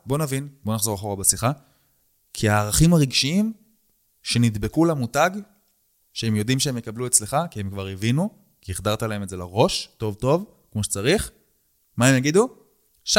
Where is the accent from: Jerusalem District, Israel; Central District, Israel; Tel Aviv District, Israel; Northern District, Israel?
Central District, Israel; Netanya; אני מנתניה, אני בא מהשכונות, אני בא מהמקום הזה, ההארדקור, הארסים, המכות.